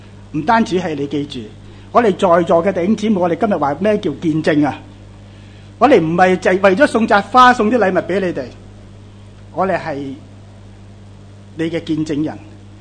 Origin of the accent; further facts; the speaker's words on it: Hong Kong; 我们香港人即已经解除了封建社会很多年，我们都未试过不自由，特别香港真的很自由